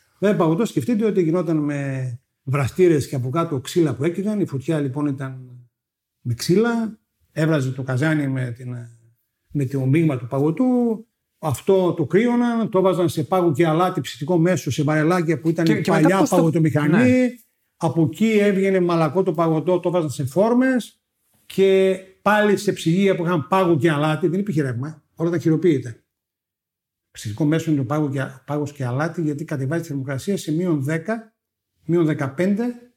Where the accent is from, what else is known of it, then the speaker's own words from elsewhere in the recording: Serres, Central Macedonia, Greece; born there; εγώ γεννήθηκα στις Σέρες.